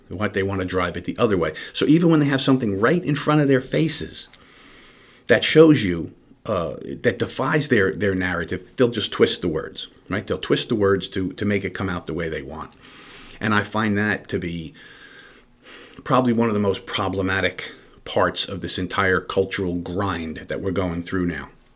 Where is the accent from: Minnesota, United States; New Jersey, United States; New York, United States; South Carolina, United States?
New Jersey, United States; Believe me, I'm from New Jersey.